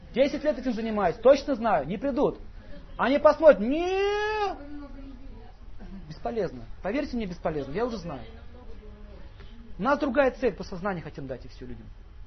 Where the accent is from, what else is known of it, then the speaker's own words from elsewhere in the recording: Russia; born there; у нас было такое сознание, мы родились в России.